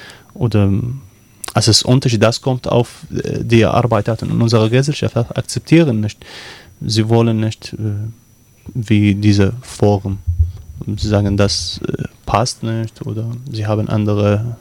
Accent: Baghdad, Baghdad Governorate, Iraq; German is a second language; moved away as an adult; now in Germany; Wie gesagt, ich komme aus dem Irak. Ich bin 29 Jahre in Bagdad erlebt, die Hauptstadt.

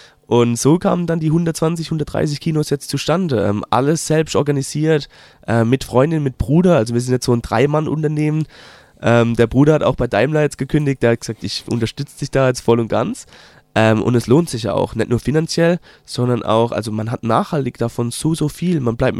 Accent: Germany; first language German; Eigentlich kennt man es ja bei uns in Deutschland umgekehrt. Die sind eigentlich Englisch und jemand bespricht sie Deutsch. Aber ich dachte, Deutsch ist unsere Muttersprache, also mache ich es auch auf Deutsch.

